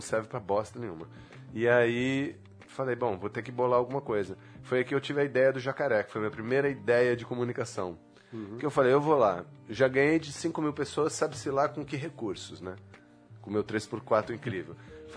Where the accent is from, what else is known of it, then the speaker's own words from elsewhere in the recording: Rio de Janeiro, Brazil; lá no Rio, eu vinha da zona sul do Rio de Janeiro